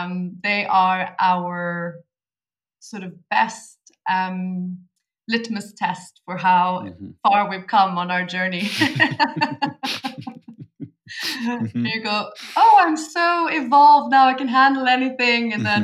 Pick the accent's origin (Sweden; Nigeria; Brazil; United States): Sweden; Vigbyholm, Stockholm County; English is a second language; I grew up in Vigbyholm, just outside Stockholm. So even if you zoom in to the four houses that were in a cluster where I lived